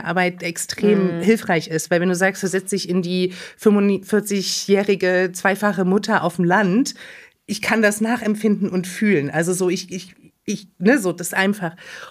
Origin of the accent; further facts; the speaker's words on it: Saxony, Germany; Aus der Nähe von Leipzig.